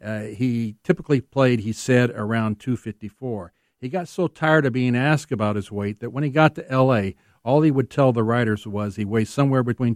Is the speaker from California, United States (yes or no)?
yes; Los Angeles, California, United States; I was born in Los Angeles, so the only baseball that I knew growing up was the Los Angeles Angels and the Hollywood Stars